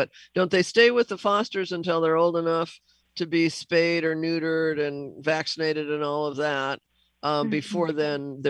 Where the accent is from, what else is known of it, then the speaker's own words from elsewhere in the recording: Seattle, Washington, United States; when I grew up in Seattle, we didn't have an overpopulation, you know, of cats and dogs.